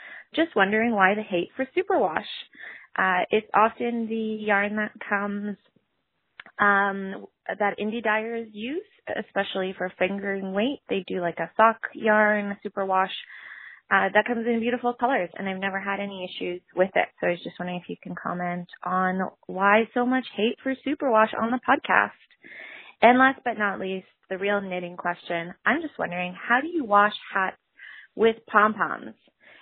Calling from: Ottawa, Ontario, Canada; I'm calling from Ottawa, Canada.

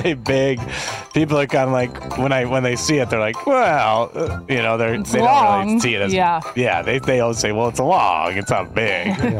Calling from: Canada; I'm calling from Canada

